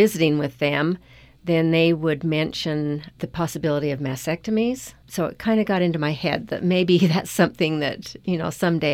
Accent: Utah, United States; I'm from Cache Valley. I have lived here my whole life.

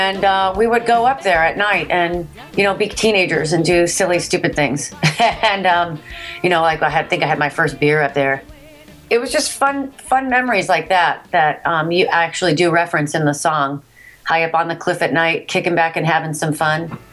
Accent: Orange, Connecticut, United States; now in Hermosa Beach, United States; I live in Hermosa Beach, California currently. I grew up in Orange, Connecticut on the East Coast.

